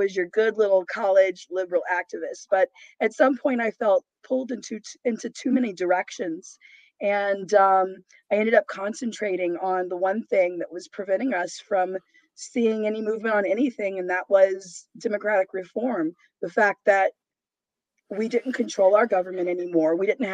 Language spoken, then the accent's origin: English; Memphis, Tennessee, United States; I grew up in South Memphis in the ghetto.